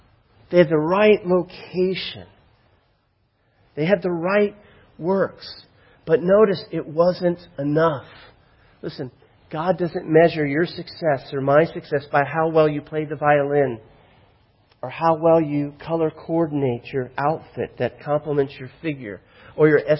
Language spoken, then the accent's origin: English; Florida, United States; now in Virginia, United States; One of the things that I've learned living here in Virginia, I'm from Florida, and Florida is very different than Virginia in many ways.